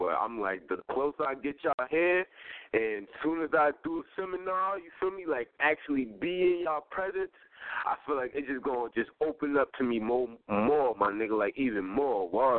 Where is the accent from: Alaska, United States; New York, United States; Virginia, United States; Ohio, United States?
New York, United States; Queens; Yeah, I'm straight from Queens, for real. You know what I mean?